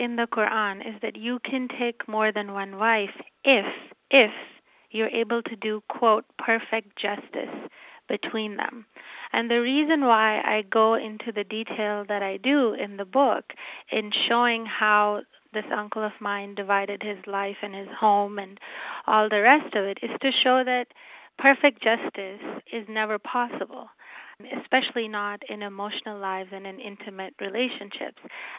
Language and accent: English; Karachi, Sindh, Pakistan; growing up in Karachi, in Pakistan myself